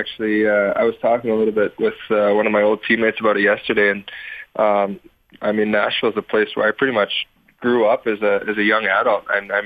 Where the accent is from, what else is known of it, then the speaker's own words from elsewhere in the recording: Canada; But I guess for me, growing up in Canada, obviously the goal is to play in the NHL